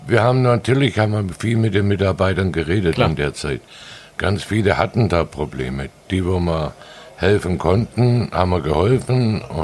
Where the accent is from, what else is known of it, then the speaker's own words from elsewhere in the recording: Baden-Württemberg, Germany; now in Sylt, Germany; Ich bin Schwabe.